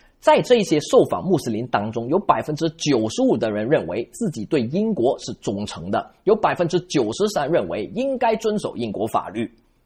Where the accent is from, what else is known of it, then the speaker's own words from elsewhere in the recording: Malaysia; 第二个例子，我的老家马来西亚。